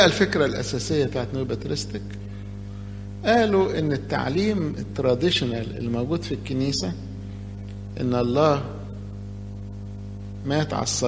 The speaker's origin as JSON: {"language": "Arabic", "country": "Egypt", "said": "الجيل اللي فات عندنا في مصر كان في ناس حبوا يدرسوا لاهوت على اعلى مستوى"}